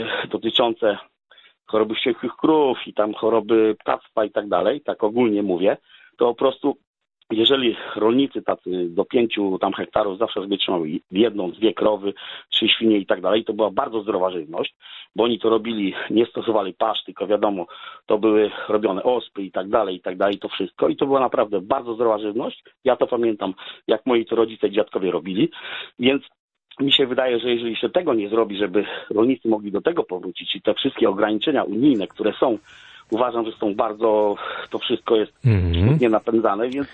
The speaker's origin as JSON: {"language": "Polish", "region": "Lublin Voivodeship", "country": "Poland", "said": "Ja jestem z Lubelskiego, ale akurat pracuję trochę w Norwegii."}